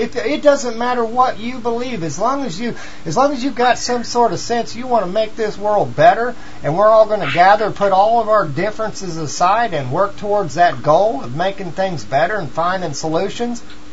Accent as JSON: {"language": "English", "region": "Missouri", "country": "United States", "said": "You know, I'm from Missouri, all right, and I don't always have proper grammar. I'm raised around a bunch of what some people would call rednecks or whatever"}